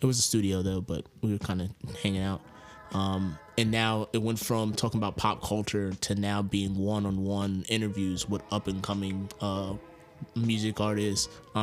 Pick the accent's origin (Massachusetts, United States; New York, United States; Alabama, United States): New York, United States; Yonkers; I'm from Yonkers, New York. I am 29 years old.